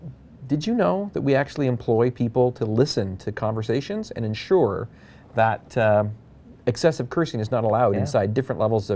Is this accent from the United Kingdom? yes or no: no; Canada; You know, and I'm the Canadian, eh?